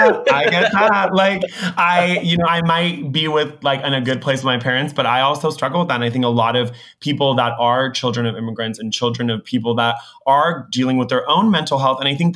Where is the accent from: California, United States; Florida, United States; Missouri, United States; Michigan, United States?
California, United States; I know that like you, I would also do that growing up in Orange County.